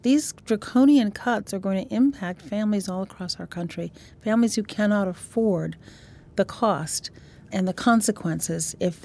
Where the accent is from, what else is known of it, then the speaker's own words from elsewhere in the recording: Illinois, United States; I'm not worried about my senators from my home state of Illinois.